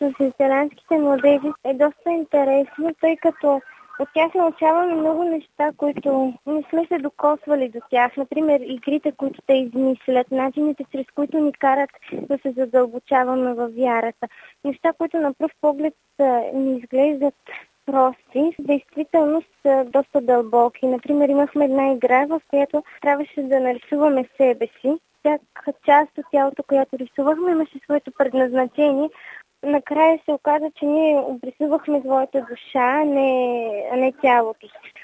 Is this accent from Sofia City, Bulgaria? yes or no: no; Belene, Pleven Province, Bulgaria; от Белене съм, Енория Лъжена Дева Мария. На 19 години съм.